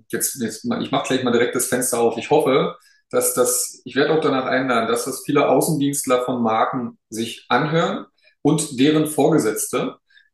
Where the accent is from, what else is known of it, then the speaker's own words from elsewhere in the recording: Berlin, Germany; born there; bin auch als geborener Berliner